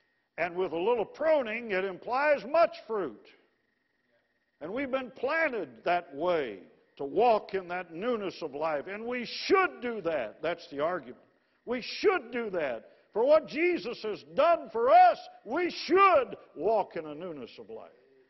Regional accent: Illinois, United States; I grew up in the suburb of Chicago. You wouldn't know that by listening to me, but I got rid of my accent, all right?

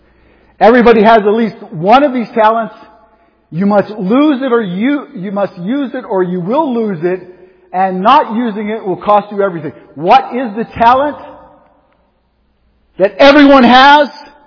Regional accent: Pittsburgh, Pennsylvania, United States; accent: Pittsburgh; Did I remember pronounce it right? It's my Pittsburgh accent. I never could say that.

